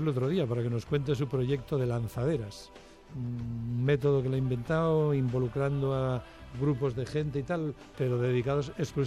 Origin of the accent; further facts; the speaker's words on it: Castile and León, Spain; los dos somos castellanos viejos de la montaña palentina, donde yo creo que se encuentra la mayor concentración de arte románico del mundo.